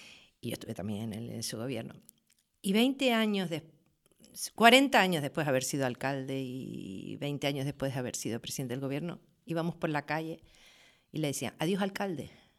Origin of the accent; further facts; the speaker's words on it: Canary Islands, Spain; Era como decía, mi tierra, mi isla, mi Teide.